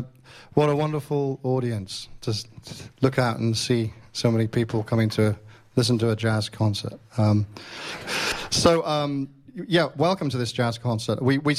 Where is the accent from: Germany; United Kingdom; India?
United Kingdom; England; now in United States; No, the story is I'm English and I've been in this country since 2005 and I haven't lost my accent yet.